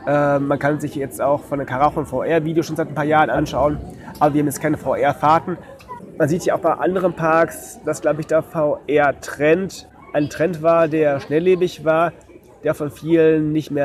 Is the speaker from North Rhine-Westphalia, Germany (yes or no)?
yes; Detmold, North Rhine-Westphalia, Germany; bei uns in Detmold, wo ich herkomme, war auch immer so ein Trainingslager von afrikanischen Langstreckenläufern